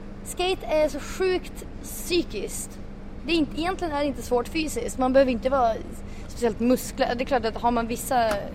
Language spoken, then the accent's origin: Swedish; Luleå, Norrbotten County, Sweden; born there; also born or lived in Nicaragua / Bolivia; är 24. Född 90. Jag lite oklart vart jag kommer ifrån. Jag är född i Luleå. Uppvuxen i Latinamerika fram till att jag var 5. På grund av min pappas jobb.